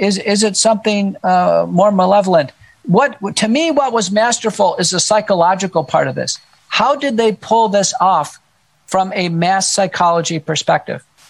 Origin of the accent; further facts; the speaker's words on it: Texas, United States; also born or lived in Buffalo, New York; Yeah, I am. I grew up here as a kid.